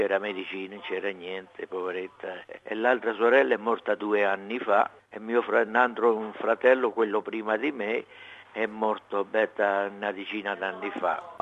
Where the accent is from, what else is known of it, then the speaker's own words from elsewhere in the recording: Schiavi di Abruzzo, Abruzzo, Italy; moved away; Io vengo da Schiavi di Abruzzo, provincia di Chieti.